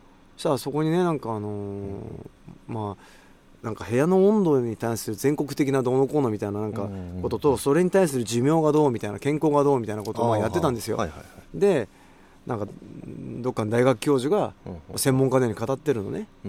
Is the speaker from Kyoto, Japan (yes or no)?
no; Hokkaido, Japan; moved away as an adult; now in Tokyo, Japan; 俺たち二人ともほら北海道出身じゃないか、